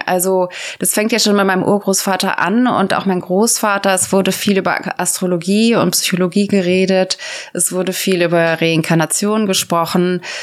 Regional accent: Kassel, Hesse, Germany; ich bin in Kassel aufgewachsen, nicht ganz so dicht an meinen Großeltern.

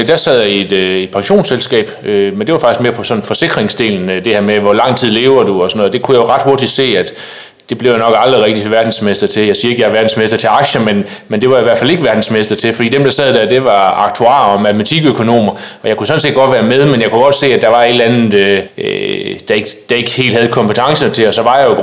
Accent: Ringkøbing, Central Denmark Region, Denmark; now in Copenhagen, Denmark; Jeg kommer oprindeligt fra Ringkøbing, og så er jeg uddannet kantmærke i finansiering og læst i Aarhus.

